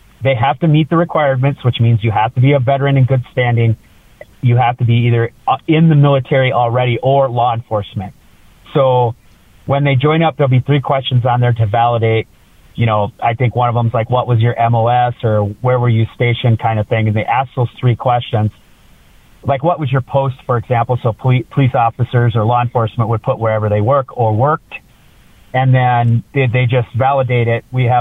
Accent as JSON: {"language": "English", "region": "Minnesota", "country": "United States", "also_born_or_lived": "Wisconsin", "said": "I'm from Minnesota and Wisconsin. I know how to drive in the snow."}